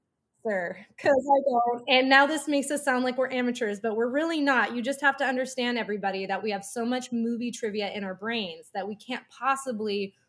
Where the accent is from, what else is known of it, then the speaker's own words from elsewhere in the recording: Alaska, United States; I'm from Alaska, and we don't get everything early like you fancy LA, California people do.